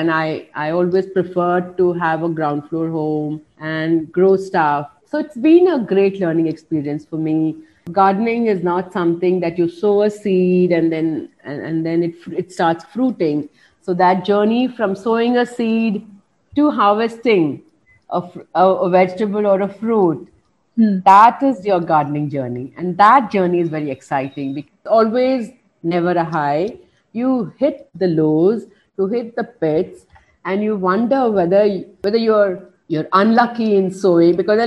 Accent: Tamil Nadu, India; I grew up in Tamil Nadu, in the hills of Tamil Nadu, the Anamalai Hills. My grandfather at that time was a tea garden supervisor.

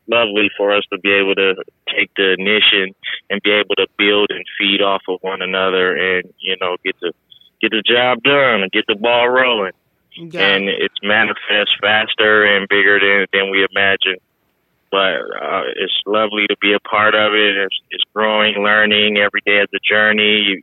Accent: Reno, Nevada, United States; And a little background on myself, I'm born and raised in Reno.

